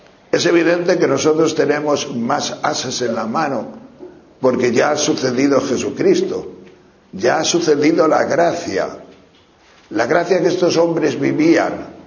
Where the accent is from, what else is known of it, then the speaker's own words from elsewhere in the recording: Palencia, Castile and León, Spain; yo andaba por las calles de Palencia, porque vengo de Palencia, allí estaba con mi familia